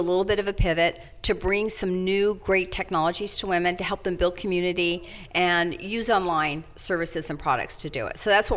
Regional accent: Dallas, Texas, United States; now in Washington, United States; But I discovered that being new to Washington, D.C., I needed a community of friends. And I was from Dallas, Texas.

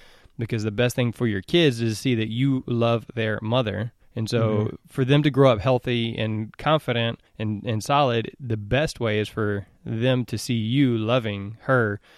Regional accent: Houston, Texas, United States; I'm from Houston my whole life.

